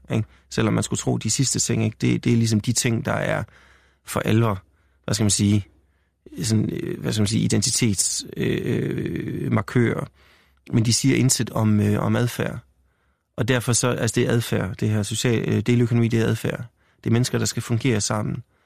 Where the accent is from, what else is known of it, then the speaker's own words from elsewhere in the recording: North Denmark Region, Denmark; jeg er så selv fra Nordjylland i øvrigt